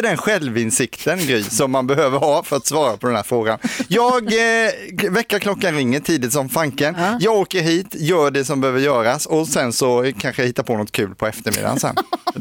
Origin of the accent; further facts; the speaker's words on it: Karlskrona, Blekinge, Sweden; Ja, jag är ju från Karlskrona från början.